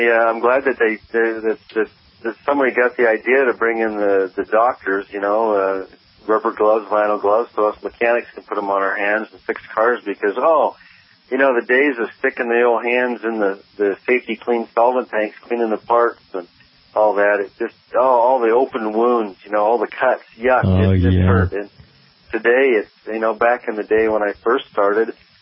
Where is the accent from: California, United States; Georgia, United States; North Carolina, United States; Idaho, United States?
Idaho, United States; Boise; We had March Madness actually play in Boise, Idaho here in my hometown where I'm sitting right now